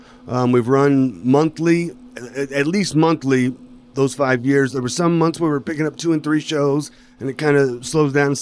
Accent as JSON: {"language": "English", "town": "Louisville", "region": "Kentucky", "country": "United States", "said": "Yep. I'm from Louisville."}